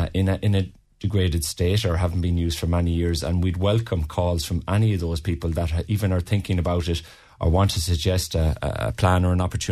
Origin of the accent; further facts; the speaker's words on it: County Mayo, Ireland; I'm from East Mayo